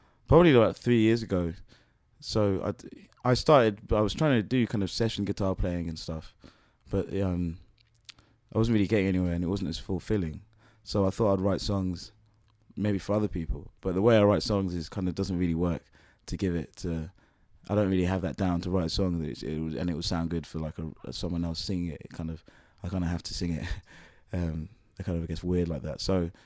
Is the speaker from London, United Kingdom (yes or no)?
yes; Muswell Hill, London, United Kingdom; growing up in Muswell Hill was just a place where there's loads of opportunities to kind of get started and get going and joining bands.